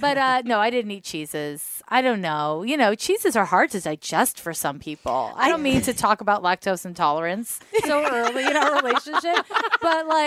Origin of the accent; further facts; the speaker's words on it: Montreal, Quebec, Canada; I mean, I grew up in Montreal and there's hockey, know?